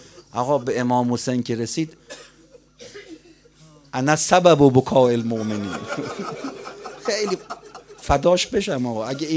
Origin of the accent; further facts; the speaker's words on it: Tehran, Tehran Province, Iran; رفقای ما از محل ما که حالا اونور تهرانه دیگه، ما غرب تهرانیم دیگه،